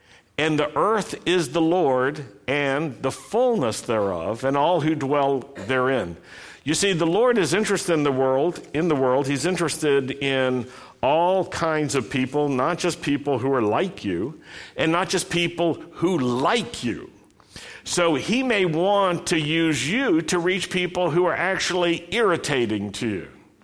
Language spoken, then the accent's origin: English; Roanoke, Virginia, United States; Now, I grew up in Roanoke, Virginia. I grew up at a time when we considered that part of the world to be naturally anti-Semitic, anti-minority, racist in its orientations.